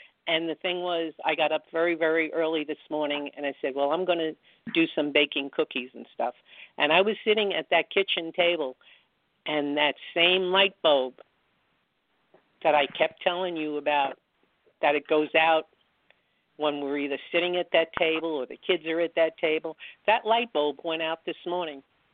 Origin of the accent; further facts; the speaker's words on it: New York, United States; We're from New York. We know that.